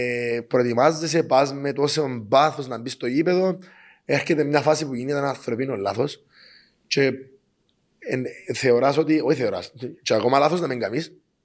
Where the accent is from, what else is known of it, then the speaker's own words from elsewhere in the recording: Sotira, Famagusta District, Cyprus; Στην Αγία Θέκλα στη Σωτήρα, στην όμορφη Σωτήρα, το χωριό μου.